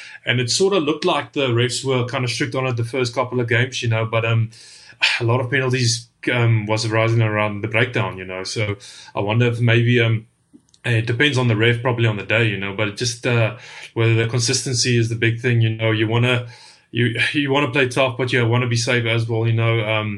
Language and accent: English; South Africa; And for me, growing up in South Africa, you know, how special wasn't it, you know, to be involved in a country which is so big on the rugby